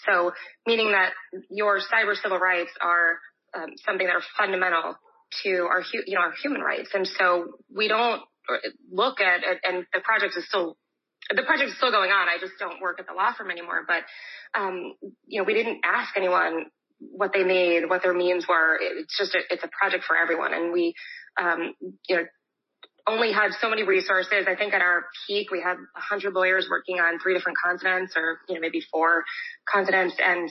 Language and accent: English; New York, United States; now in Miami, United States; I am born and raised in New York, moved down to Miami, and had a practice there until I actually just left to go in-house.